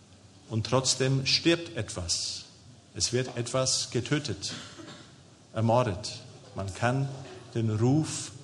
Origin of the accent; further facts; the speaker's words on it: Spain; Ich bin in Spanien aufgewachsen.